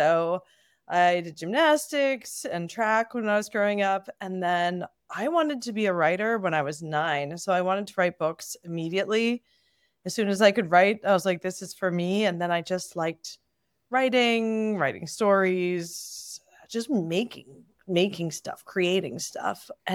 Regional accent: Bethesda, Maryland, United States; Yeah, so I'm from the DC area. I grew up in Bethesda, Maryland, just like a hop, skip, and a jump from the DC line.

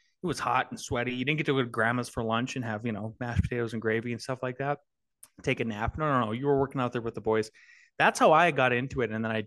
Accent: North Dakota, United States; growing up in Northwest North Dakota in a town of only 500 people. I went through one school.

